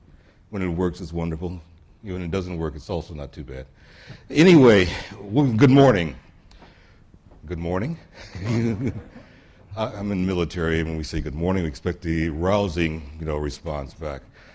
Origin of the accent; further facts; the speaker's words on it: United States; now in Barcelona, Spain; I'm an American living in Barcelona, so I've got feet on both sides